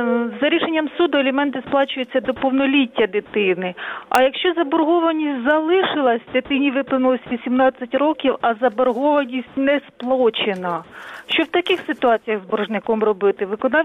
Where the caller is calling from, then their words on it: Vinnytsia, Vinnytsia Oblast, Ukraine; із Вінниці.